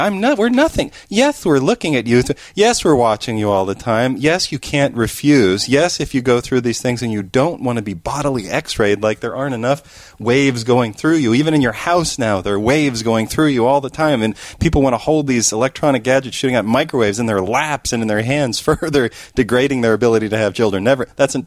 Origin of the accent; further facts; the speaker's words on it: United States; I'm an American citizen.